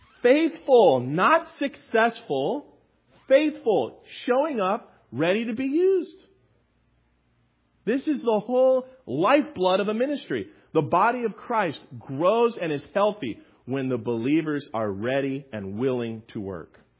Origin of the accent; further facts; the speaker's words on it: Tampa, Florida, United States; I'm from Tampa, Florida.